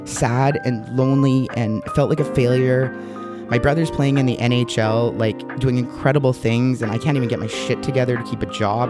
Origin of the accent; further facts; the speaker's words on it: Thunder Bay, Ontario, Canada; I am 42. I will be 43 this July 10th. I was born here in Thunder Bay, Ontario in 1981 at McKellar Hospital.